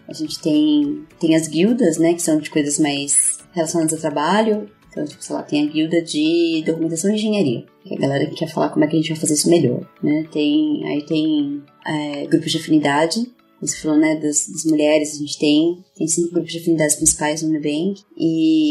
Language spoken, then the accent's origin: Portuguese; São Paulo, Brazil; eu sou nascida e criada em São Paulo. Adoro a cidade. Gosto muito daqui. E... eu vivi a maior parte da minha vida no Jabaquara, no perto da divisa de Ademo. E aí eu fui morar um pouquinho ali na Augusta, literalmente na Augusta, né?